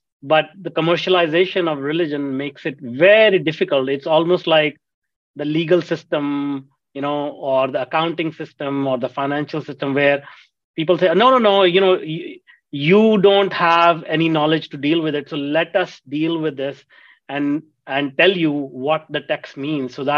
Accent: India; English is a second language; You know, I was raised in India, and India is a very, of course, the society is entrenched in religion

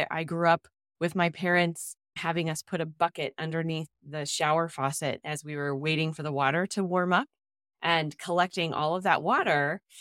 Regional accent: Columbus, Ohio, United States; also born or lived in Denver, Colorado; now in Portland, United States; I grew up in Columbus, Ohio. And then my family moved to just outside of Denver, Colorado. I currently live in Portland, Oregon.

